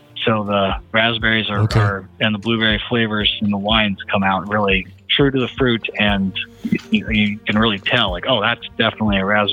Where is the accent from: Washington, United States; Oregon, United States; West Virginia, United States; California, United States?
Oregon, United States; I grew up in Oregon, so I always use that as a reference point.